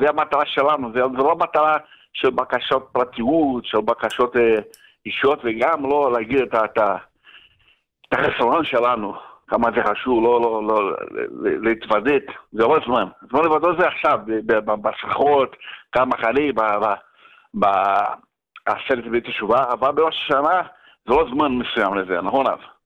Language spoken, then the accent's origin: Hebrew; Brazil; Hebrew is a second language; now in Israel; לפעמים אומרים שאני חשנצ'לאי, לא, אני ברזילאי.